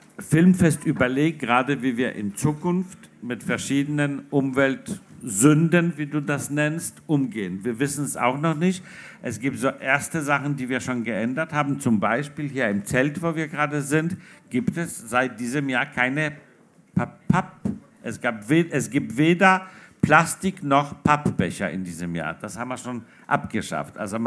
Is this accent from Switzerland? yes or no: no; Denmark; also born or lived in Poland; Aber ich bin in Polen geboren und in Dänemark aufgewachsen. Ich bin nach Dänemark gekommen, da war ich 9 und sprach am Anfang die Sprache nicht und war so ein Flüchtlingskind.